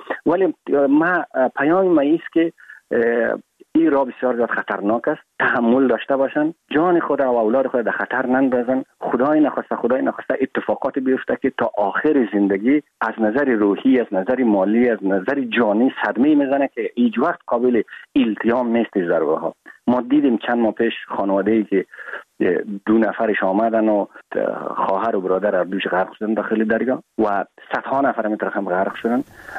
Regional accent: Afghanistan; به عنوان یک افغان و یک مهاجر افغان

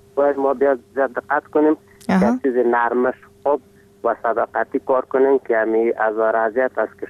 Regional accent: Ghorband, Parwan, Afghanistan; افغان هستیم از غربند.

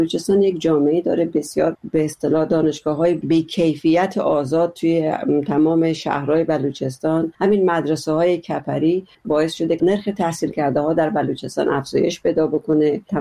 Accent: Iran; به عنوان یک کسی که از جای دیگه هستیم که بابا ما یه بخشی از ایرانیم

